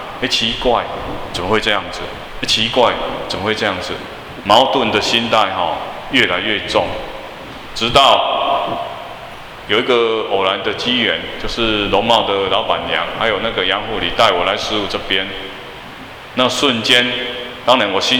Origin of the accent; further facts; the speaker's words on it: Taiwan; 也算是帮我们台湾人啊，可以种下这个福田